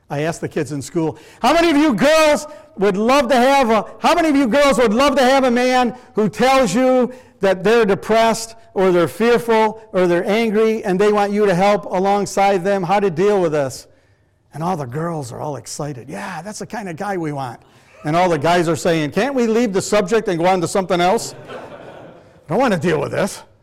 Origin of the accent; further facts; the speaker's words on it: Fulton, New York, United States; I took my wife up to my hometown in Fulton here in New York